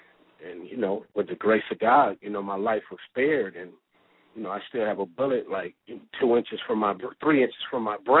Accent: Compton, California, United States; I grew up in Compton. So after that, you know, no other place to go but the streets.

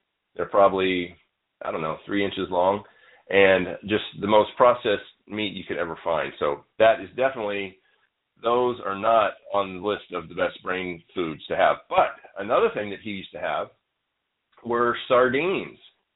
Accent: Arkansas, United States; I grew up out in Arkansas in the South, and I used to go fishing with my dad all the time

